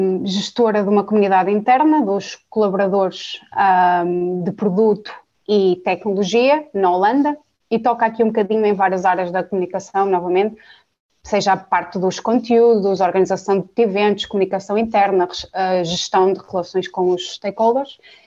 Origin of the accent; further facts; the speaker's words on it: Braga, Portugal; moved away as an adult; also born or lived in Lisbon; Eu saí de Braga e vivi 6 anos em Lisboa, trabalhei em empresas internacionais.